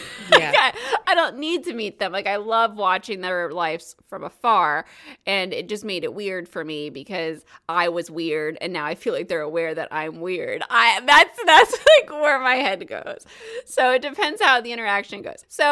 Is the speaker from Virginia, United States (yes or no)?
no; New Jersey, United States; because I grew up in New Jersey and no one comes there.